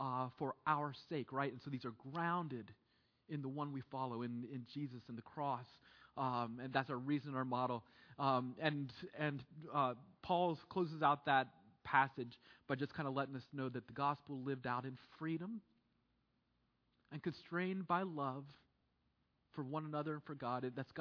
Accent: United States; I'm from the States, so my mind still is at sometimes when I talk about these things.

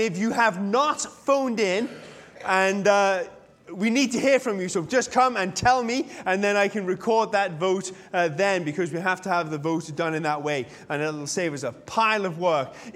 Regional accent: England, United Kingdom; You know, I'm English, so I'm not very good at this love stuff.

